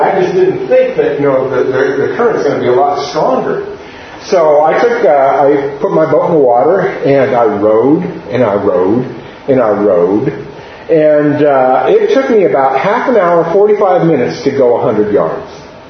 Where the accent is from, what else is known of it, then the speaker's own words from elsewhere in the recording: Astoria, Oregon, United States; I'm from Astoria, Oregon, and I'm going to use a bunch of illustrations from where I grew up. So this is the mouth of the Columbia River. This is where I grew up.